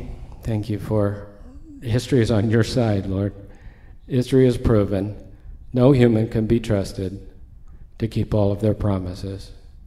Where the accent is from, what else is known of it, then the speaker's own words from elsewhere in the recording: United States; The most depressing day in my life as an American, and you don't have to agree with me